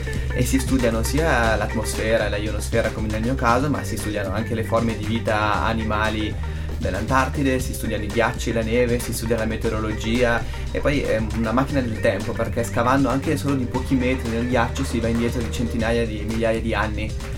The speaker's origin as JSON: {"language": "Italian", "region": "Alps", "country": "Italy", "said": "quando hanno scoperto che io arrivavo dalle Alpi si sono illuminati gli occhi"}